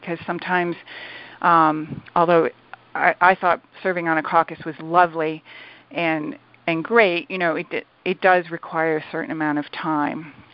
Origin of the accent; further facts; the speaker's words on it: New York City, New York, United States; So I'm from New York City. My home group is in Brooklyn.